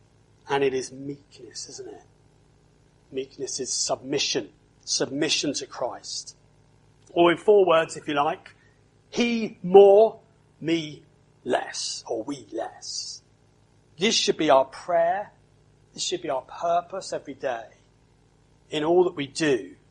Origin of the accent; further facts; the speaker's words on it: London, United Kingdom; I'm from London. Yeah. I'm from West London. That's even better, isn't it? Yes. I'm from Ealing in West London. It's not so nice part, though. Hamwell's not a great part of Ealing.